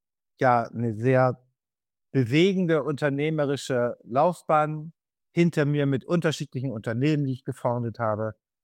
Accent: Bremen, Germany; ich bin Hanseat, ich bin Bremer, ich habe eine relativ direkte Art, mit Leuten zu kommunizieren.

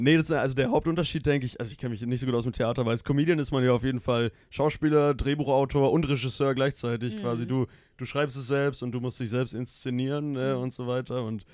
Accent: Augsburg, Bavaria, Germany; ich bin nicht aus Berlin, ich bin aus Augsburg.

